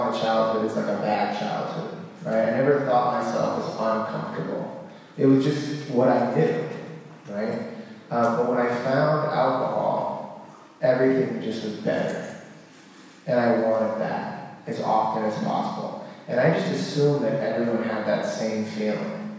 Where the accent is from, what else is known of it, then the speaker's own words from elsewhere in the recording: New England, United States; I grew up in New England, so I'm a diehard sports fan.